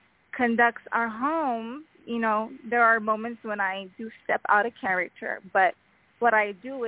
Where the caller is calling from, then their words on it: Las Vegas, Nevada, United States; I'm calling from the Las Vegas Body here in Nevada.